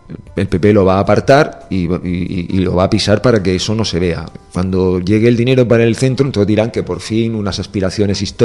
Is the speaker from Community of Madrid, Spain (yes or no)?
no; Andalusia, Spain; Nosotros que, somos almerienses, pero tenemos una zona a la que responder y por la que tenemos que atender informativamente, porque esta es nuestra zona, es nuestra tierra, el Levante almeriense.